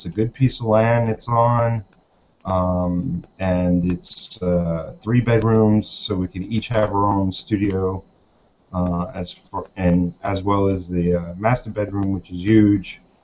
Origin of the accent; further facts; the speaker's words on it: New York, United States; farther than anywhere I've lived. I'm from New York, so we're all on top of each other there.